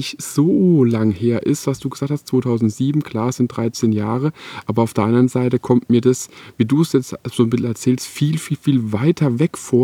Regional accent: Kurpfalz, Germany; wo ich eben wohne und auch aufgewachsen bin in der Kurpfalz

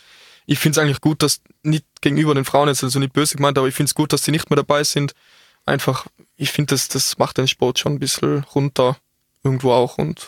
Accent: Austria; Und bei uns in Österreich ist es noch ein bisschen schwach mit Stildart.

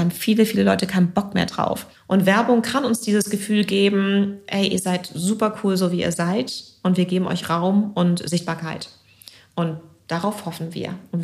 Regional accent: United Kingdom; German is a second language; Aber ich bin ja Britin

